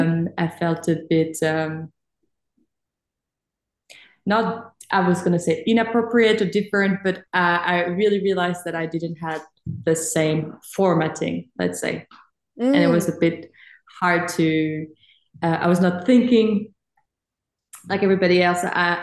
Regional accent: Paris, Île-de-France, France; moved away as an adult; also born or lived in Montreal, Canada; I'm French. I grew up in Paris and then I did my bachelor and started working in Montreal in Canada.

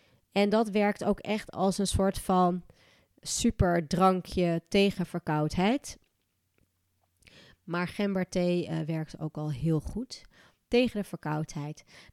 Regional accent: Gelderland, Netherlands; accent: Achterhoek; Oké, mijn accent is dus wat minder Achterhoeks dan dat van mijn familie.

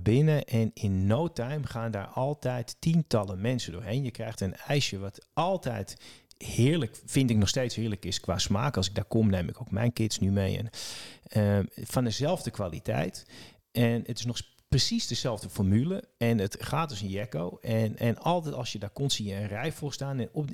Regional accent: Amsterdam, North Holland, Netherlands; ik ben geboren in Lansmeer en ik ben een beetje opgegroeid in Amsterdam.

